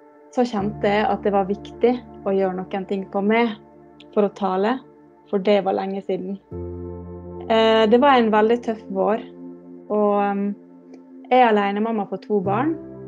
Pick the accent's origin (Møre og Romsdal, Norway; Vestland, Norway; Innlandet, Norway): Møre og Romsdal, Norway; Ålesund; Da jeg vokste opp i Ålesund, så drev jeg ikke med seiling